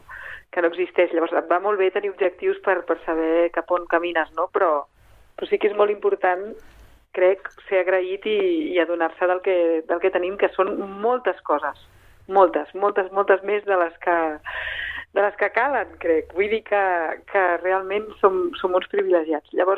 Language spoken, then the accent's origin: Catalan; Vilassar de Mar, Catalonia, Spain; Vilassar de Mar.